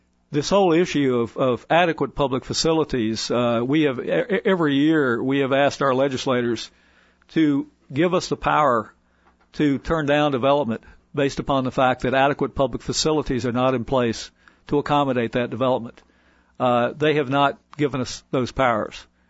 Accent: Virginia, United States; like the area I grew up down in Southwest Virginia, where the growth is not nearly as rapid

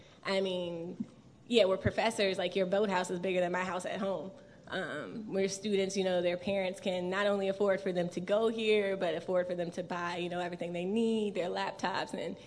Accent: Amherst, Virginia, United States; So like Dean Lewis said, I'm from Amherst, Virginia. Does anyone know where Amherst is? Okay, you get 10 points in the back. It's very small, super small.

